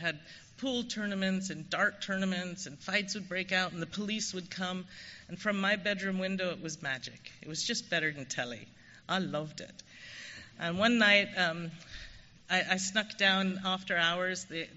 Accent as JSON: {"language": "English", "region": "London", "country": "United Kingdom", "tie": "born or raised there", "said": "I was born in London, which will save you wondering. I grew up in a pub. It was my grandparents' pub, and I'm an only child and an only grandchild"}